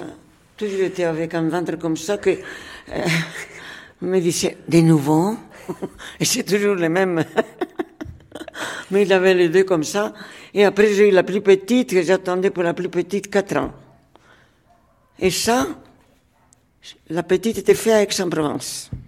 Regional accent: Madrid, Community of Madrid, Spain; born there; French is a second language; Je suis née à Madrid en 16 mars 1933.

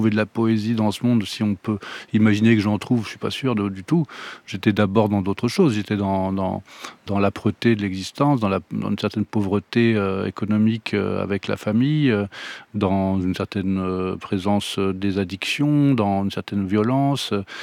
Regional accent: Auray, Brittany, France; born there; Je suis né à Auray, mais ça c'est pour rire avec vous

